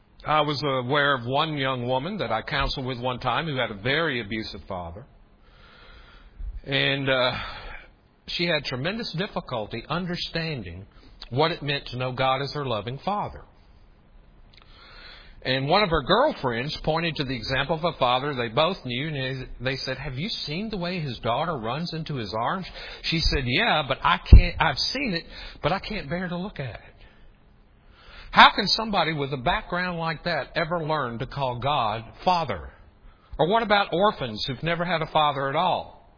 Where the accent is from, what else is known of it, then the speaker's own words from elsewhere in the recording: the South, United States; one of the things that comes from the culture where I grew up is in the South. And since I'm from the South, I can speak of the South.